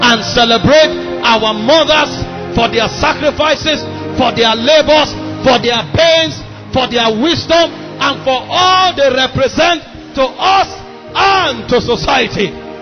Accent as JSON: {"language": "English", "town": "Otukpa", "region": "Benue", "country": "Nigeria", "said": "In my village where I come from Otukpa in Benue State."}